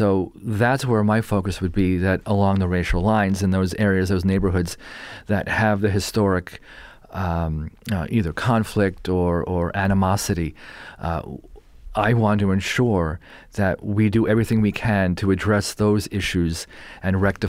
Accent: New York, United States; now in San Francisco, United States; I grew up in New York, in Long Island, you know.

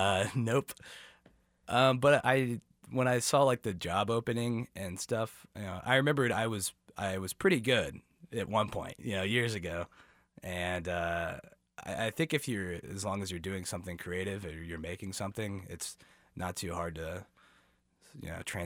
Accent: Kansas City, Missouri, United States; Yeah, I grew up in Kansas City

